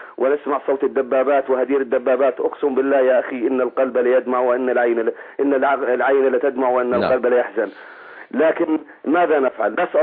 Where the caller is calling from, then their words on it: Irbid, Irbid Governorate, Jordan; انا بتحدث معك من الاردن.